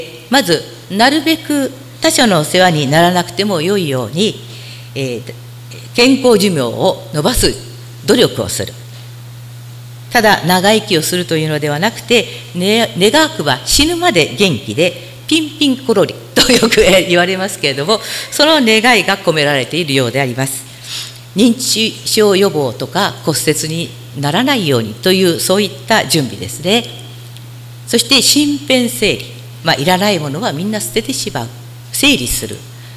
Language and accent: Japanese; Ise, Mie, Japan; also born or lived in United States; 私は伊勢の方の出身ですので、中学の同窓会に行くチャンスがあって